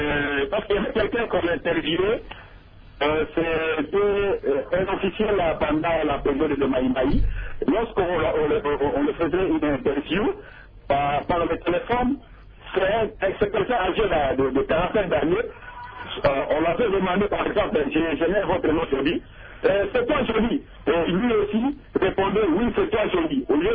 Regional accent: Kibombo, Maniema, DR Congo; Au village, là, comme chez moi, à Kibombo.

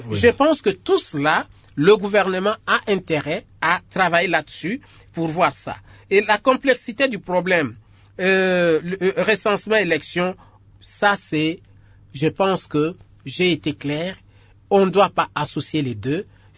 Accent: DR Congo; moi aussi je suis Congolais

